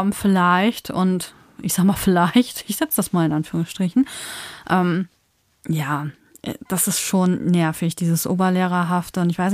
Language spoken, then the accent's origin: German; Germany; Und trotzdem muss man ja sagen, sind wir Deutsche ja nicht wie die Österreicher oder die Österreicher wie die Deutschen zu 100%